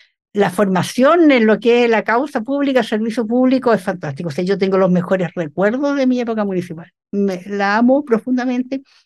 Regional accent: Osorno, Los Lagos, Chile; así que me vine a mi terruño, feliz. Desde ahí estoy en Osorno.

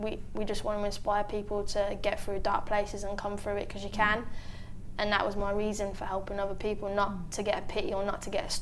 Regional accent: Birmingham, West Midlands, United Kingdom; with Birmingham, my hometown, winning the FA Cup

